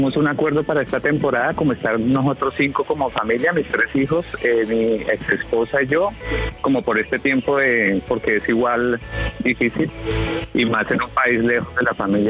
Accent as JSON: {"language": "Spanish", "region": "Bogotá", "country": "Colombia", "said": "De Colombia, sí, señor, de Bogotá."}